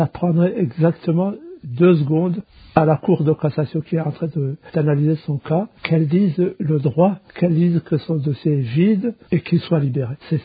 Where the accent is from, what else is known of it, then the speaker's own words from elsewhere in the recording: Burundi; nous sommes beaucoup de Burundais qui sommes attachés à un état de droit